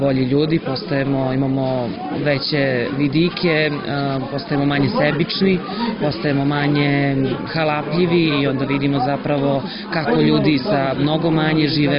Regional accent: Pristina, Pristina District, Kosovo; now in Belgrade, Serbia; ja sam iz Prištine, živim u Beogradu.

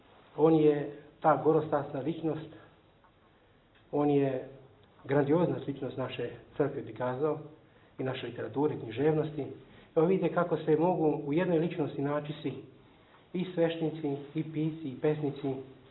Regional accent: Timișoara, Timiș County, Romania; mi dolazimo ovde iz Banatske ravnice, iz Temišvara, iz grada koji tiho probija taj grad Begej.

